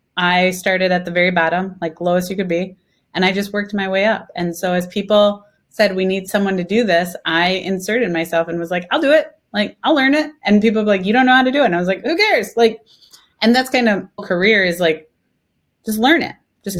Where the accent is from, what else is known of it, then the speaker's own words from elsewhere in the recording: Illinois, United States; we decided we wanted to move from Las Vegas to raise our kids in a different location because I'm from Illinois. We thought Midwest.